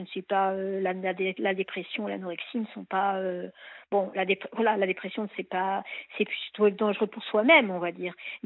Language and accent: French; Normandy, France; Moi, je suis normande.